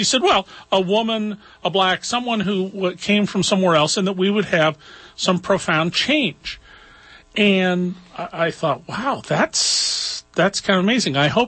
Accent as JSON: {"language": "English", "town": "Santa Cruz", "region": "California", "country": "United States", "tie": "born or raised there", "also_born_or_lived": "Orange County", "said": "I grew up partly in Orange County and the rest in Santa Cruz."}